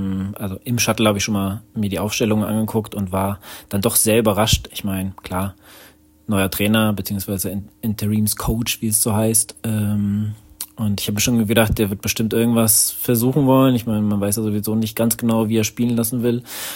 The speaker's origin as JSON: {"language": "German", "region": "Rhineland-Palatinate", "country": "Germany", "said": "ich komme aus der Nähe von Koblenz, also hatte nicht ganz so weit nach Mainz, ungefähr eine Stunde."}